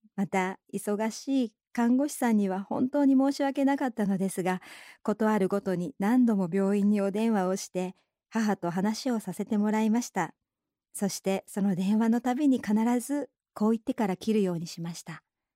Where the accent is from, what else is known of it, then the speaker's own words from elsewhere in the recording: Ehime, Japan; そんな母が去年4月の初め、地元の愛媛で自分の運転するバイクで転倒し